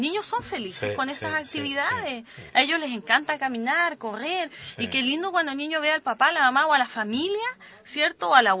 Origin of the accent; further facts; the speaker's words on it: Magallanes, Chile; de cómo somos los magallánicos. Somos especiales y somos diferentes al resto del país.